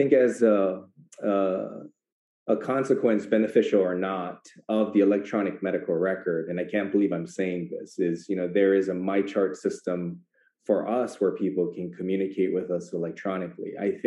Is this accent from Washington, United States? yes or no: no; Hawaii, United States; So I think, yeah, I'm from Hawaii